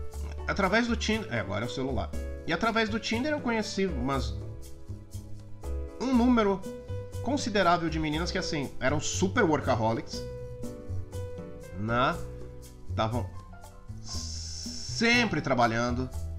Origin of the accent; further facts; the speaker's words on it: Guarulhos, São Paulo, Brazil; comparando a cidade onde você mora agora à cidade onde você cresceu, né? Guarulhos.